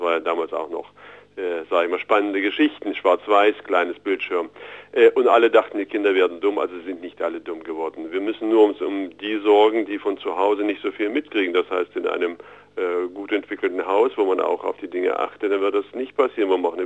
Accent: Thuringia, Germany; wir als Thüringer sind ja sogar ein bisschen stolz

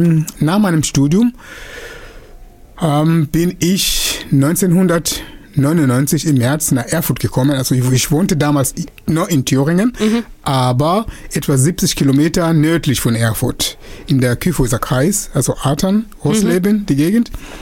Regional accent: Mozambique; German is a second language; now in Germany; dann habe ich einige Freunde im Norden Mosambik, wo ich herkomme ursprünglich.

